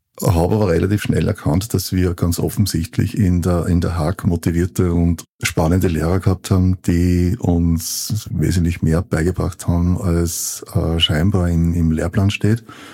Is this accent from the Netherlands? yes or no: no; Linz, Upper Austria, Austria; Also ich komme aus Oberösterreich, aus Linz. Mhm. Das hört man wahrscheinlich am Idiom, also am Dialekt noch.